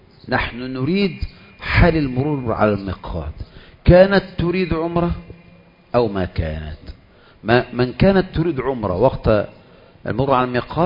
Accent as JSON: {"language": "Arabic", "country": "Egypt", "said": "دي فتوى عوام وليست فتوى علماء، مشهورة عندنا في مصر"}